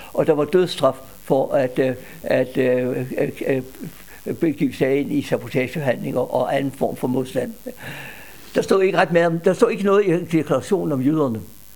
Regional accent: Horsens, Central Denmark Region, Denmark; Jeg befandt mig på det tidspunkt i min hjemby Horsens

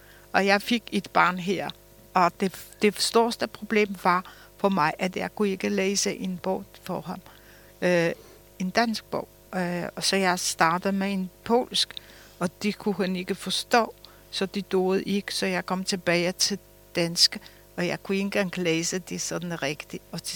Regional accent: Copenhagen, Capital Region of Denmark, Denmark; så siger jeg fra Østerbro.

